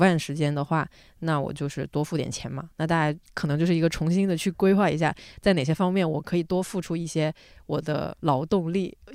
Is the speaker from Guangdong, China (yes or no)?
yes; Foshan, Guangdong, China; now in Beijing, China; 我在北京一个坐一趟地铁一个小时从我家去另外一个地方，这是在我老家已经可以从佛山直接坐到广州的